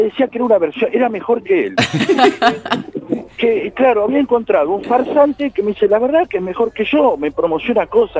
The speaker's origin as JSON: {"language": "Spanish", "country": "Chile", "said": "soy chileno, no soy mendocino."}